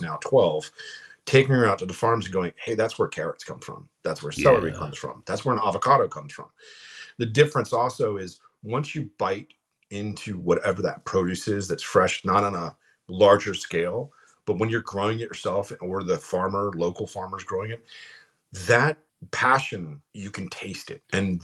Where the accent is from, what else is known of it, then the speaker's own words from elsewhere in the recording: Florida, United States; And when I lived in West Palm, I'm from Florida. So when I lived in West Palm